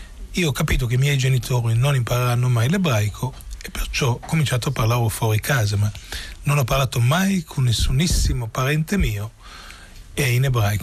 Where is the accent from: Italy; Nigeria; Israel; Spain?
Israel; born there; accent: Israeli; Italian is a second language; per me la lingua della casa era il rumeno, ma la lingua della cultura, la lingua, diciamo, della mia vita, perché io sono nato in Israele, tutti i miei cugini in Romania. Perciò il mio rumeno, quando lo parlo con un accento israeliano molto marcato